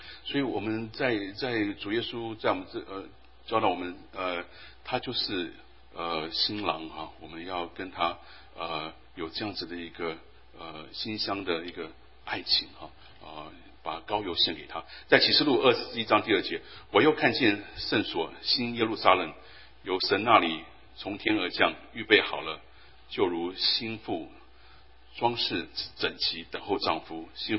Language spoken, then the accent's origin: Chinese; China; 我们中国人喜欢养育我们的孩子